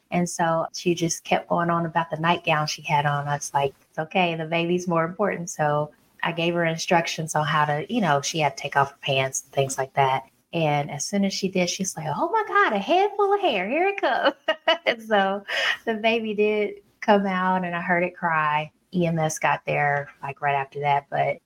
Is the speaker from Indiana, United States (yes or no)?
yes; Indiana, United States; You know, I'm from Indiana, and even though people think I am from the South because of the way I talk